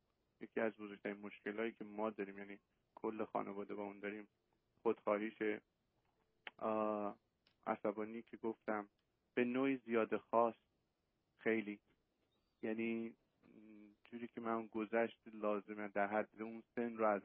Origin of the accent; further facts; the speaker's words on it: Iran; moved away as an adult; من 5 سال با خانمم ازدواج کردم، از ایران اومدم و الان 5 سال اینجا هستم